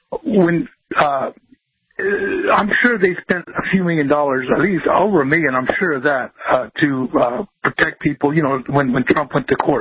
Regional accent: Los Angeles, California, United States; What I wanted to say is I was born and raised in Los Angeles area.

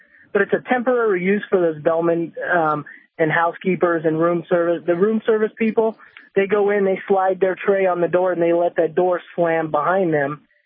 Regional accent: Las Vegas, Nevada, United States; I grew up here in Las Vegas, so I've been around the hotel industry all my life.

